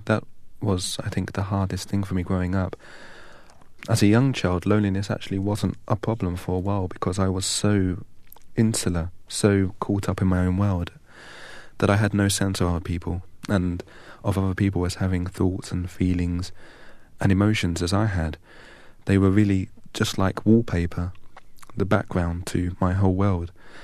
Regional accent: England, United Kingdom; "Aš esu iš Anglijos, I'm from England."

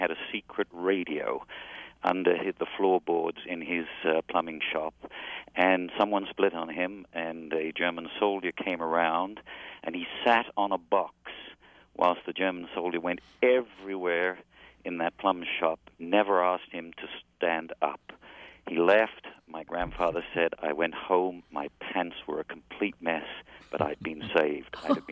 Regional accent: Jersey; now in Fort Lauderdale, United States; I grew up in the Channel Islands, in Jersey, actually, and my parents and their families go back generations on the island, which is quite rare, actually.

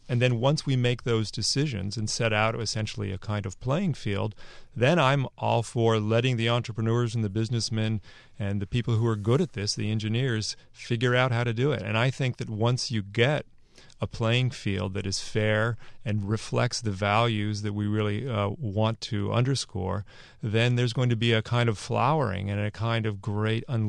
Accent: California, United States; And I grew up in Silicon Valley, and I worked in the computer industry.

